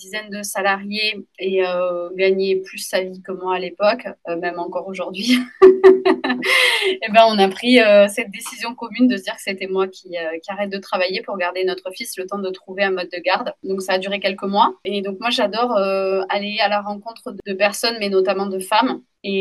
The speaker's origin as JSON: {"language": "French", "town": "Toulouse", "region": "Occitanie", "country": "France", "tie": "born or raised there", "also_born_or_lived": "Lille", "lives_now": "Bordeaux, France", "said": "Et je suis originaire de Toulouse."}